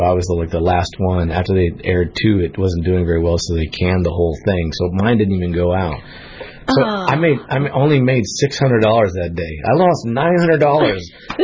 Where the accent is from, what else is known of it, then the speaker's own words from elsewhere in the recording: Indiana, United States; And I was just kind of tripping out that here I am from Indiana. I always dreamed to be in California.